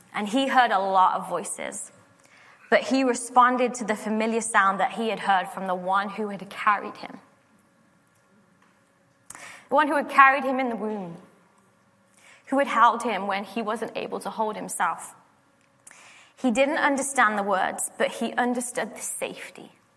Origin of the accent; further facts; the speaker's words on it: United Kingdom; And as a mum, and I'm British, so there's an emphasis on the U in there